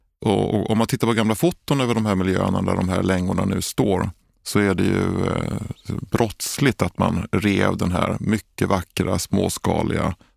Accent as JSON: {"language": "Swedish", "region": "Skåne", "country": "Sweden", "moved": "yes", "lives_now": "Stockholm, Sweden", "said": "jag kommer från Skåne och flyttade hit på 90-talet."}